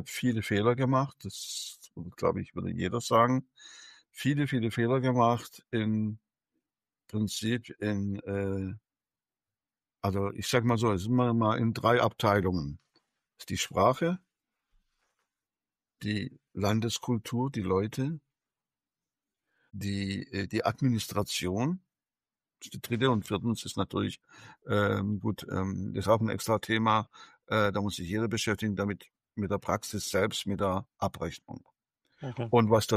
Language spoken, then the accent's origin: German; Stuttgart, Baden-Württemberg, Germany; Ich bin in Stuttgart aufgewachsen, ich bin ein Schwab.